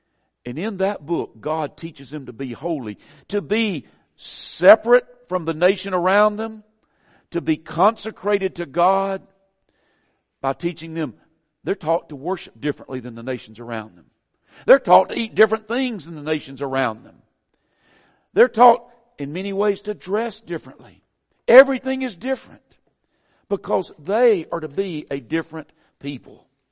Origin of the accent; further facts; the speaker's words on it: the South, United States; accent: southern; how do you think I came about my southern accent? It's pretty simple. I was born in the South. I've spent all but 4 years of my life in the South